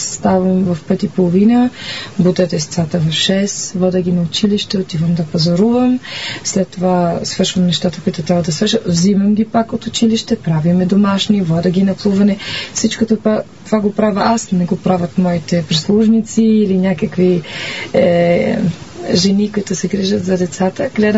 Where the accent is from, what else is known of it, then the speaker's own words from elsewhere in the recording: Rome, Lazio, Italy; Аз тъй като идвам от Рим и където нямах много възможността да живея в природата